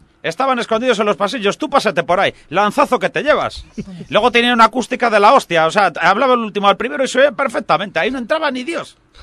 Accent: Basque Country, Spain; Además, os voy a decir que yo soy de Guipúzcoa.

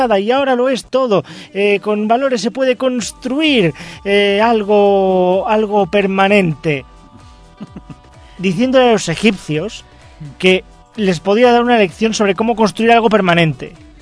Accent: Madrid, Community of Madrid, Spain; tendría razón, y soy madrileño, si tuviéramos más calles peatonales

